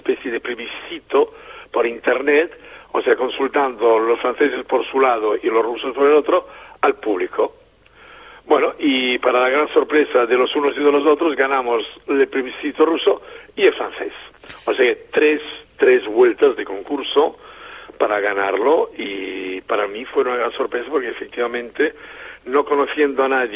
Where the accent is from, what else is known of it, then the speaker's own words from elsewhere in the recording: Spain; Y yo no soy francés, soy arquitecto francés, pero soy español.